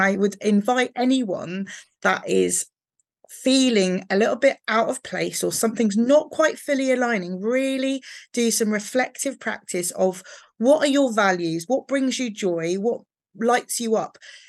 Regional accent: England, United Kingdom; so I'm actually English.

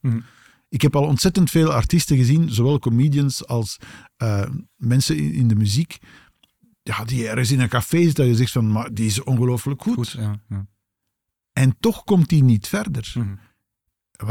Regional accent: Aalst, Flanders, Belgium; Ik ben van Aalst.

